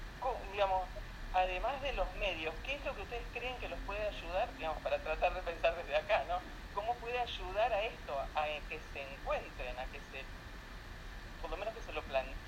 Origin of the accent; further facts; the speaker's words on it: Argentina; es que soy de Argentina, la situación de Argentina es un poco diferente a la española